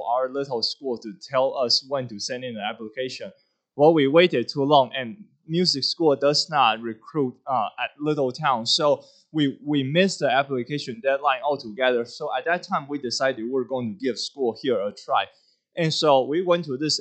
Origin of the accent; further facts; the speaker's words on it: Taiwan; English is a second language; moved away as an adult; now in United States; And that little tiny town that I grew up in Taiwan, just a perspective, is one of the smallest, has 200,000 people in there.